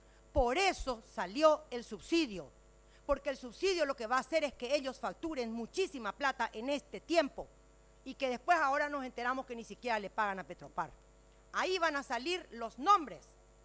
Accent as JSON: {"language": "Spanish", "country": "Paraguay", "said": "Yo soy paraguaya a mucha honra. Yo defiendo la soberanía del Paraguay y no me arrodillo a ningún embajador."}